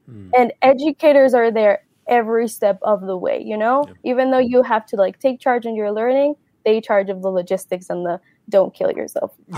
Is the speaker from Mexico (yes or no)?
yes; Mexico; You know, I'm from Mexico